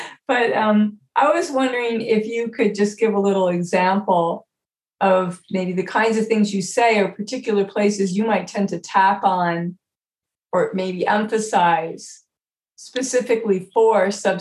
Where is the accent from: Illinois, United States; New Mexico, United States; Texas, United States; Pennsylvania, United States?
New Mexico, United States; I'm the one from New Mexico.